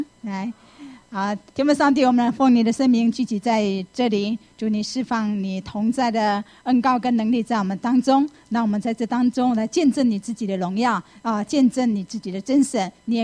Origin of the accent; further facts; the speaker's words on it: Taiwan; 回到这个是回到台湾，这就是我的家乡啊。